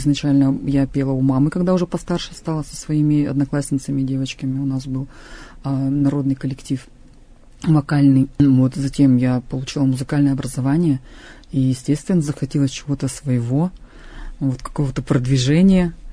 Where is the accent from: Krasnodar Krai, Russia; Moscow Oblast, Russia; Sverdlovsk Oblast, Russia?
Sverdlovsk Oblast, Russia; Verkhoturye; Я родилась и выросла в городе Верхотурье, я коренная жительница. Мои бабушки, дедушки, мама, папа все родились в городе Верхотурье.